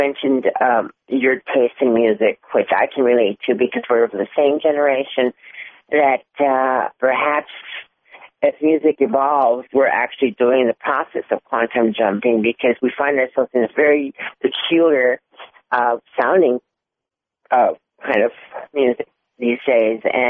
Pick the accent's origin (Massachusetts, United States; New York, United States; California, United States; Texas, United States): New York, United States; New York City; from New York City.